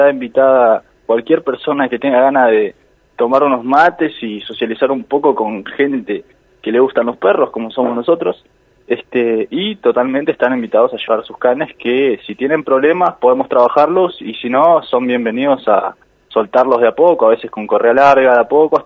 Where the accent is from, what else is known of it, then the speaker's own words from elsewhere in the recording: Esquel, Chubut, Argentina; Que acá en Esquel, viste, yo soy nativo de acá, nacido y criado